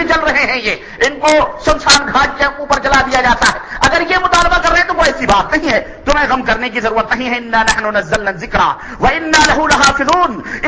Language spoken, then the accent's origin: Urdu; India; ہندوستان کے اندر آپ کو پتا ہے ہم چونکہ وہاں کے رہنے والے, اس لیے ہمیں معلوم ہے